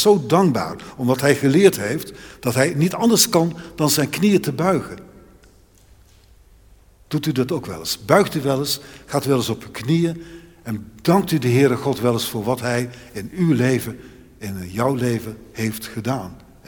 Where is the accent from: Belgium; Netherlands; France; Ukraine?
Netherlands; 's-Hertogenbosch, North Brabant; Ik kom zelf uit Den Bosch